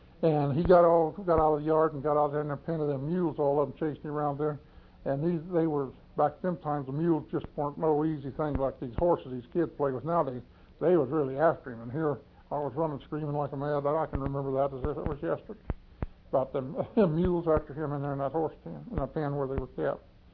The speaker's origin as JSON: {"language": "English", "town": "Fort Gibson", "region": "Oklahoma", "country": "United States", "tie": "born there", "also_born_or_lived": "Arizona", "said": "Yeah, I was born just outside of Fort Gibson, Oklahoma. The earliest thing, my memories, is when we lived in Arizona, about 1929."}